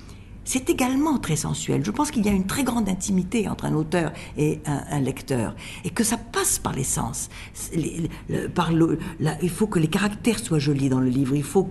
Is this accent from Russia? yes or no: yes; Russia; Moi, je suis russe d'origine, vous savez, alors j'ai peur de rien.